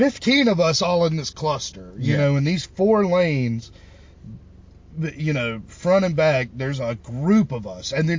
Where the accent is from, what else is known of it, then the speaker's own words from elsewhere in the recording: Mississippi, United States; I'm from Mississippi. I've seen scary shit.